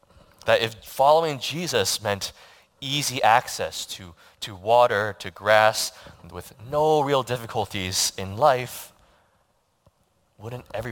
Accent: White House Station, New Jersey, United States; I've basically grown up in New Jersey. I was only away from New Jersey for 4 years for college, and I don't think I've ever seen a shepherd in New Jersey. Okay, and I grew up in White House Station

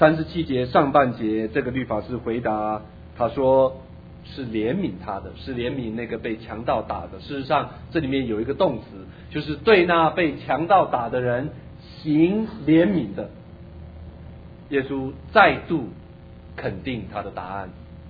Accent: China; 难道就跟我们中国人说的伸手不打笑脸？

